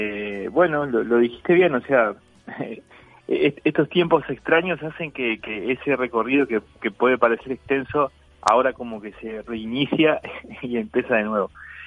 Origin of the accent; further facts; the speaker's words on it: Paysandú, Uruguay; tiene que ver con el lugar de donde soy, que es Paysandú, que está en la vera del río Uruguay.